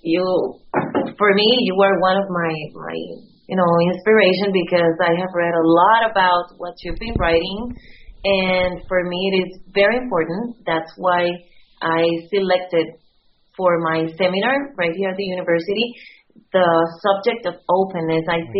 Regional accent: Puerto Rico; English is a second language; just for the record. I'm from Puerto Rico, so please forgive my English if it's not perfect.

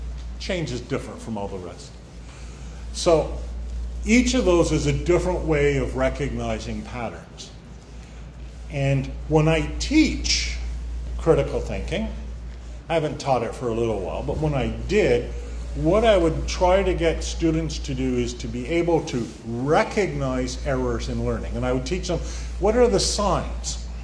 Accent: Canada; as a Canadian, I have been a victim of language learning.

